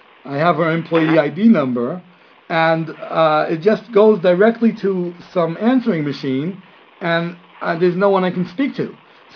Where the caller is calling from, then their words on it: Israel; there is no office near me, and I'm calling from Israel, as she probably told you, and I got a mail in from Puerto Rico.